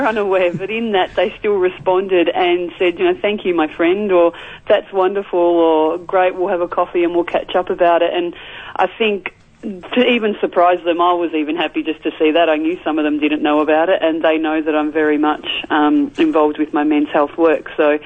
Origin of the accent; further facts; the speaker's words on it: Melbourne, Victoria, Australia; as you mentioned, I'm from Melbourne, so first thing in the morning upon getting ready to fly up to Sydney